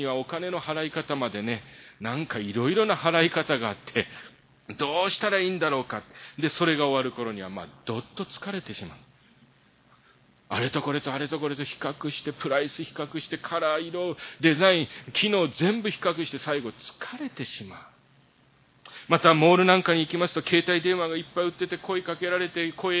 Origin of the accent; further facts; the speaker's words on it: South Korea; born there; Japanese is a second language; 私の場合ですと私は韓国で生まれて親父を知らない